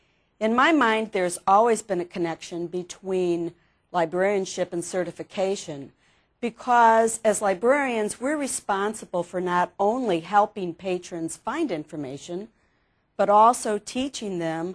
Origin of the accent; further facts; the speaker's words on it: Covington, Louisiana, United States; I'm from Covington, Louisiana.